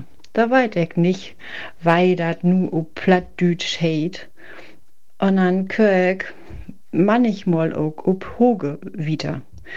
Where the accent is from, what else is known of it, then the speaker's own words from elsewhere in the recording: Tündern, Lower Saxony, Germany; Ich komme aus Tünnern, das ist in der nächste Bihameln. Und Tünnern ist tatsächlich noch so ein Dörpe, da gehört sie auch noch ein Beten platt.